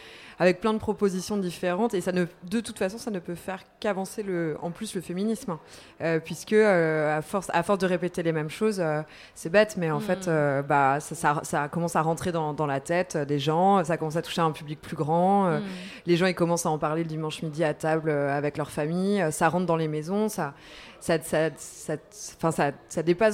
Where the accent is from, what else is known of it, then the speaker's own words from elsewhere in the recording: Saint-Brieuc, Brittany, France; je viens pas de Paris, je suis de Saint-Brieuc en Bretagne.